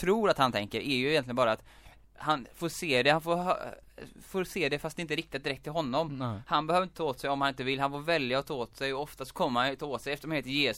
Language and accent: Swedish; Gothenburg, Västra Götaland County, Sweden; Speciellt då vid Huxbo-området där jag kommer ifrån.